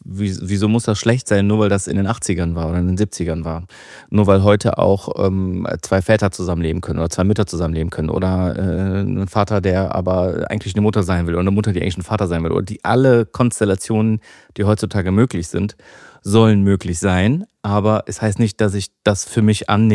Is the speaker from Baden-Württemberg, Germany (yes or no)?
no; North Rhine-Westphalia, Germany; wir sind ja in der Nähe von Köln aufgewachsen.